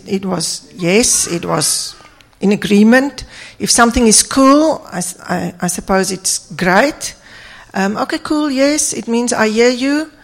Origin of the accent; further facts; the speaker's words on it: Pretoria, Gauteng, South Africa; We come from Pretoria, and we are kind of very new in the Cape